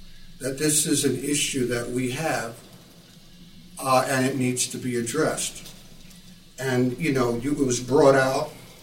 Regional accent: United States; and I am a minority also, though I'm an American

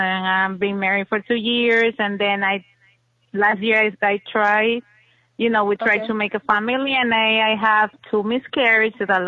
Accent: Ecuador; now in Florida, United States; I'm from Ecuador, actually.

